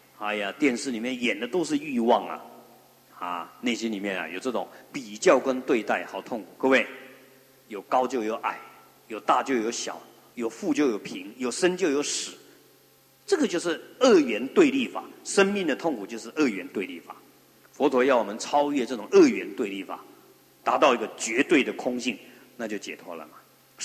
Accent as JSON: {"language": "Chinese", "country": "China", "said": "我们中国人把往生咒当作死人念，实在很不好哎"}